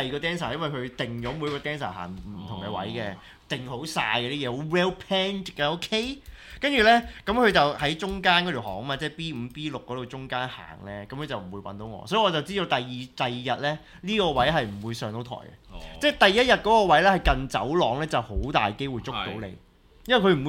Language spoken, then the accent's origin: Cantonese; Hong Kong; 等佢睇到我哋香港人